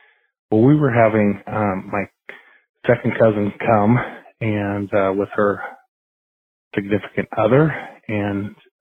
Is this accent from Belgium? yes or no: no; Silicon Valley, California, United States; Hi, y'all. … from Silicon Valley with an injury story.